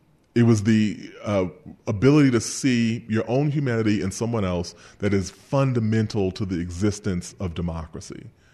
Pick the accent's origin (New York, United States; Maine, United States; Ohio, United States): New York, United States; Queens; And I said, "I'm from Queens."